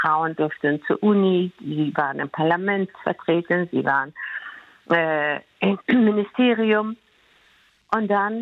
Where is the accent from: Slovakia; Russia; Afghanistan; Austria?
Afghanistan; für mich auch als Afghanin